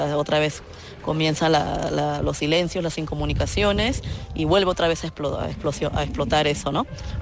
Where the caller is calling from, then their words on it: Madrid, Community of Madrid, Spain; de Madrid.